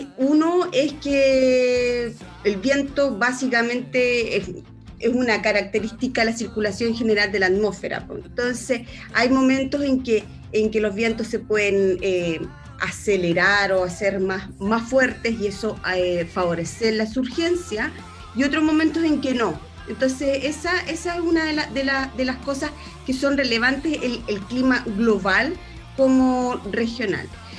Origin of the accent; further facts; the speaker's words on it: Talcahuano, Biobío, Chile; Grande Talcahuano, soy de Talcahuano.